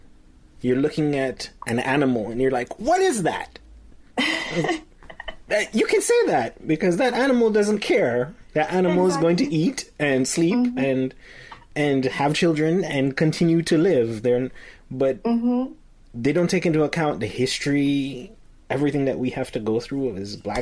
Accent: Jamaica; as I come from Jamaica

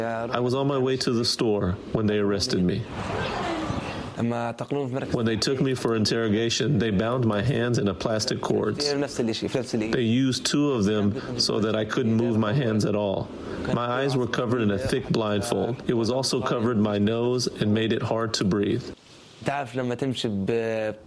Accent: Arub refugee camp, Hebron Governorate, Palestine; I'm from Arub refugee camp north of Hebron. I'm 15 years old and I like to cook. Arub refugee camp is full of small houses and big families.

